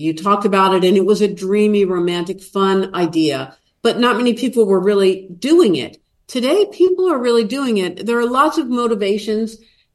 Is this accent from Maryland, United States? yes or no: yes; Baltimore, Maryland, United States; moved away as an adult; also born or lived in Waterford, Ireland / Paris, France / Panama; I'm an American, grew up in Baltimore, Maryland, but I moved when I was 35 years old to Waterford, Ireland, and then Paris, and then Panama.